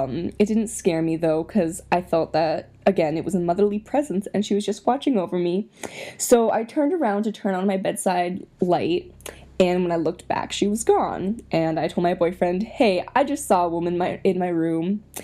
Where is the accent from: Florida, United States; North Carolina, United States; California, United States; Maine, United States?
Maine, United States; Like I said, I'm from Maine